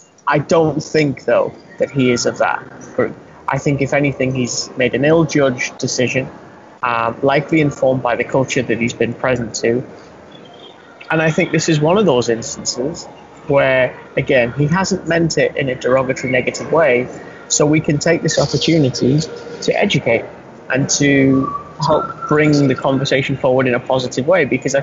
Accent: England, United Kingdom; And that might sound very bizarre to us, you and I, speaking as Englishmen, and Nico as an American.

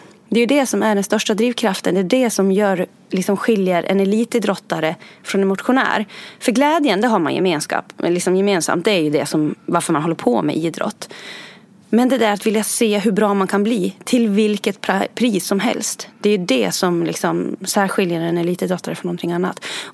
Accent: Orsa, Dalarna County, Sweden; born or raised there

